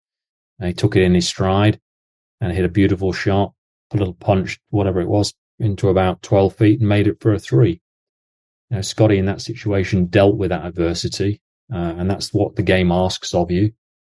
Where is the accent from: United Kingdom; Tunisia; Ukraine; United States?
United Kingdom; England; anytime you start asking me about football, that's scary as an Englishman.